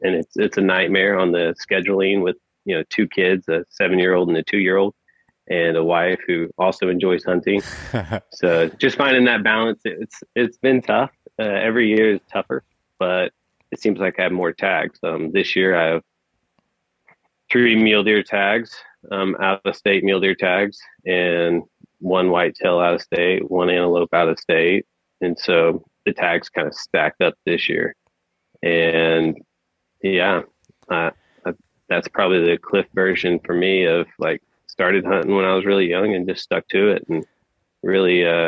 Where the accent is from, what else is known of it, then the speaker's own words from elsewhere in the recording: Oklahoma, United States; I'm born and raised in Oklahoma. I've been hunting white-tailed deer since I was 12.